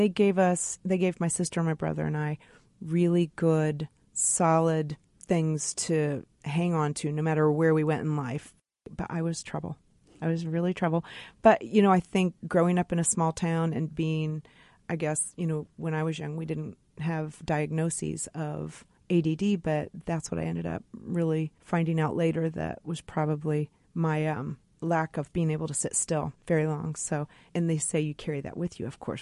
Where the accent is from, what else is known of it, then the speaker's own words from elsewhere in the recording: Midwest, United States; I mean, I feel like for all the places I've been, I am really from the Midwest.